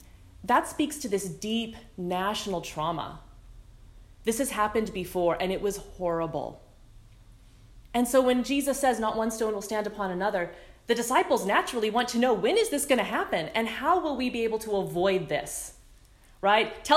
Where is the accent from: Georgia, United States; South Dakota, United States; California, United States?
California, United States; The thing was, I was growing up in California, where earthquakes, famines, mudslides, fires, pestilence, drought were kind of par for the course.